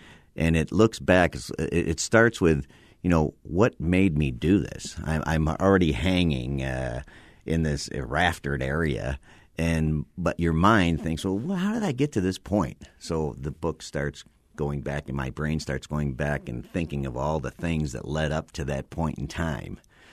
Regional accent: Syracuse, New York, United States; I'm from Syracuse, New York.

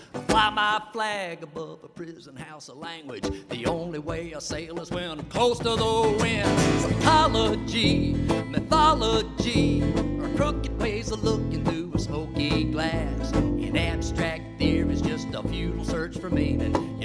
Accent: Florida, United States; I'm from Florida, and Florida is number two behind the state of Texas.

